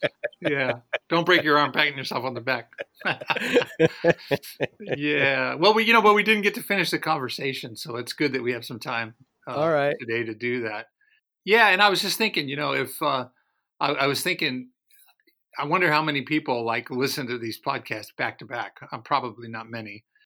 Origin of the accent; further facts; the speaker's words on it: California, United States; we in Southern California, we had a weather event yesterday. We had, in my hometown where I live, we had 3.5 inches of rain in 24 hours.